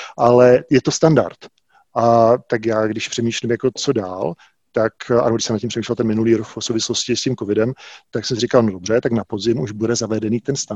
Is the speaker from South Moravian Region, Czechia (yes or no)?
yes; Bzenec, South Moravian Region, Czechia; já pocházím z Jižní Moravy, z takové vinařské vesnice Bzenec.